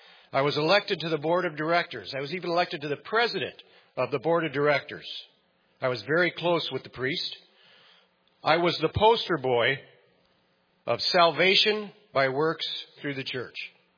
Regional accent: Iowa, United States; I was raised in Northeast Iowa. My family and I went to a small Catholic church there in town.

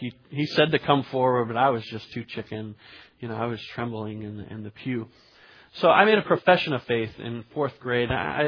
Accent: Carpinteria, California, United States; also born or lived in Champaign-Urbana, Illinois / Goleta, California; I was born in Champaign-Urbana, Illinois, and I only spent a few years there. My parents came out to Goleta, which is just north of Santa Barbara in California, and then we moved south to Carpinteria, and there I was about 4 or 5 years old.

